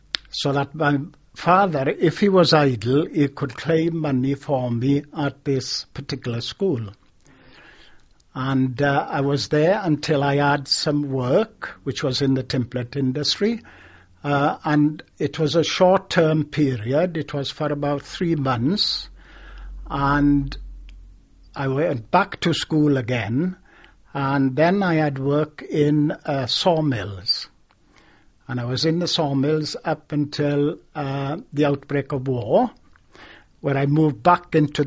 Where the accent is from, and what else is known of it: Wales, United Kingdom; born there